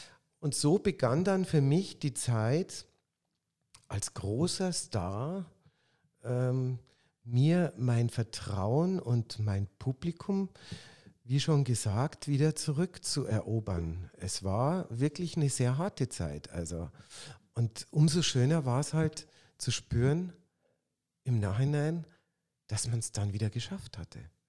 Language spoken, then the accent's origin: German; Munich, Bavaria, Germany; Ich bin ja quasi als Münchner, bin ich ja da hineingewachsen, sozusagen.